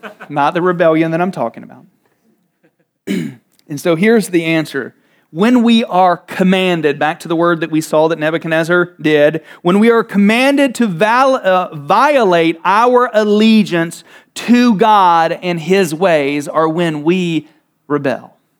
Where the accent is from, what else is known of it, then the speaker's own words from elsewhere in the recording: United States; born there; I am grateful that I was born in America and have the freedom to do what we do today.